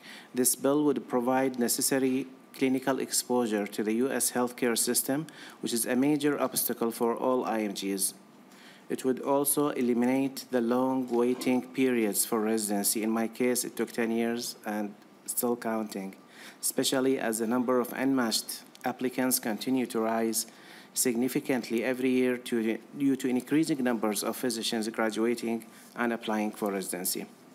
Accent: Iraq; English is a second language; I'm a physician from Iraq.

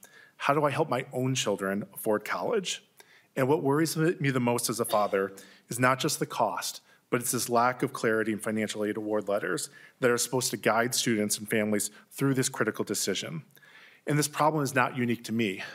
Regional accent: Lake Elmo, Minnesota, United States; Growing up in Lake Elmo, Minnesota, I learned early on that higher education was often seen as a privilege rather than a right.

